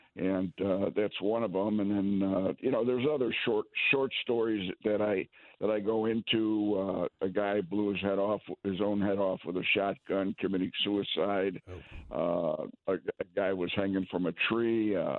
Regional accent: Chicago, Illinois, United States; The book starts out when I was a kid growing up in Chicago

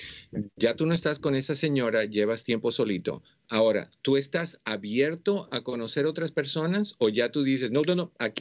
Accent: Cuba; Yo soy cubano, sí.

